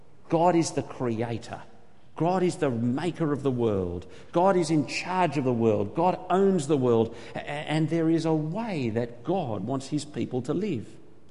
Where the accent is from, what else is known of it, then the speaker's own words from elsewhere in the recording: Australia; well, I say we as an Australian taxpayer, we spent millions rescuing this man